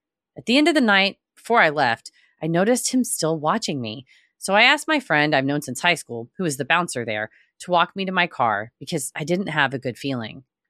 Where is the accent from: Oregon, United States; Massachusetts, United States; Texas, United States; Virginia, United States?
Virginia, United States; Newport News; also born or lived in Hawaii; He was at CNU, the college in my hometown, in Newport News, Virginia. I was just back home from living with my ex-husband in Hawaii